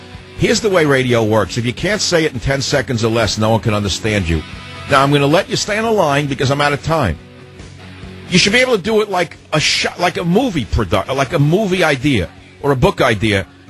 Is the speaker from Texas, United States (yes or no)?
no; New York City, New York, United States; born there; when I was born in the Bronx in 1942